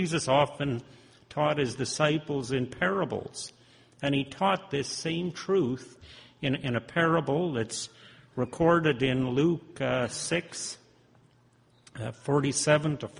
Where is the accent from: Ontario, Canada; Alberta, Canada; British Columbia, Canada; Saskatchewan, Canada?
Saskatchewan, Canada; Regina; from Regina, Saskatchewan.